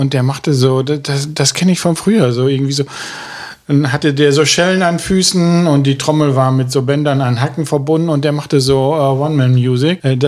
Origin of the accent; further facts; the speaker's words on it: Darmstadt, Hesse, Germany; Ich bin ja da quasi in der Ecke groß geworden. Ich bin auf Darmstadt groß geworden, wollte ich mal sagen.